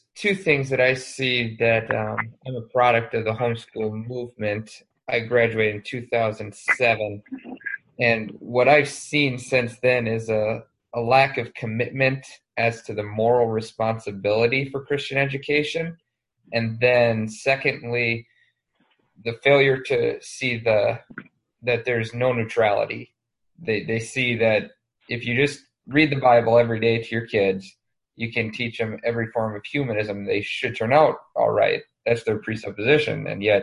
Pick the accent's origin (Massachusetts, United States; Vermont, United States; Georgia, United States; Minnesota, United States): Minnesota, United States; Minnesota.